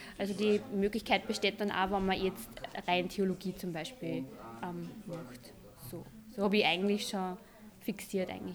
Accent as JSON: {"language": "German", "town": "Linz", "region": "Upper Austria", "country": "Austria", "said": "Ich komme aus Linz, also ich wohne in der Nähe sozusagen, habe nicht so weit her."}